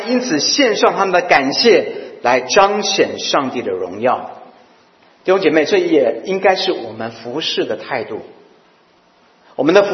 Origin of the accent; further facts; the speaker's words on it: Taiwan; now in Canada; 我自己从台湾移民到加拿大，2007年我蒙召做全职传道。